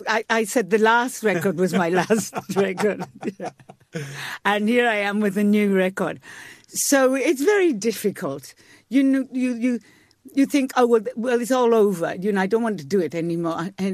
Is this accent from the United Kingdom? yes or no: yes; Wales, United Kingdom; Oh, yes, I do. I mean, I don't have the accent so much.